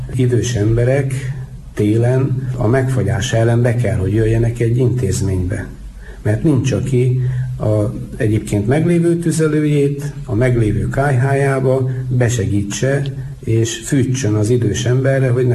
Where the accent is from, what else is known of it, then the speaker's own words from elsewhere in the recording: Karcag, Jász-Nagykun-Szolnok, Hungary; Én szerettem a paraszt embereket, én karcagi származású vagyok.